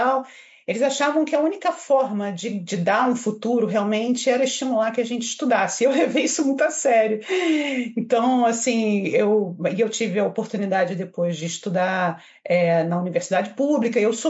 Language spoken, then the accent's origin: Portuguese; Niterói, Rio de Janeiro, Brazil; Então, eu, na verdade, sou de Niterói, né? Eu não sou do Rio de Janeiro.